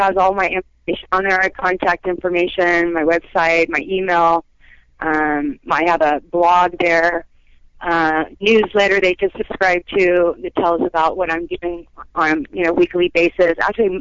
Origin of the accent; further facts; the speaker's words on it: California, United States; I was born and raised in the Bay Area, like San Francisco Bay Area. But my family, Danish, Dutch, and Irish is my nationality.